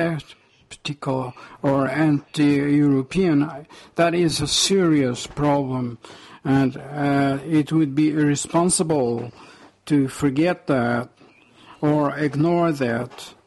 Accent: Porto, Norte, Portugal; I'm Portuguese from Porto, and my question.

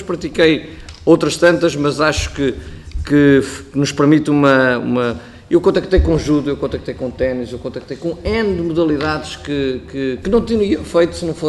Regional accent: São João da Madeira, Aveiro, Portugal; sou de São João da Madeira

